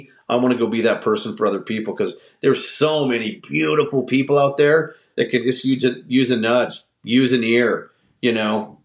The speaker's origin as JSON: {"language": "English", "country": "Canada", "said": "as a Canadian"}